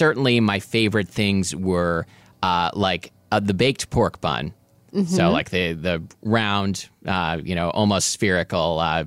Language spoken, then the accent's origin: English; Portland, Oregon, United States; absolutely grew up with dim sum in Portland, Oregon.